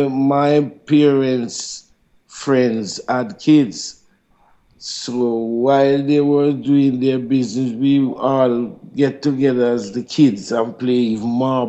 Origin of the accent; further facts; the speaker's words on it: Jamaica; I'm a Jamaican.